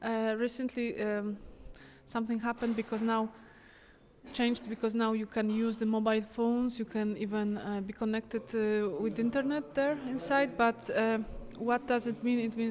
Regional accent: Poland; from Poland

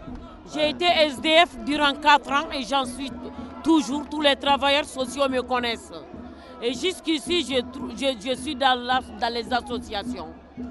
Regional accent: Bamako, Mali; moved away as an adult; now in France; Je viens du Mali. De Bamako, depuis 2001, je suis là.

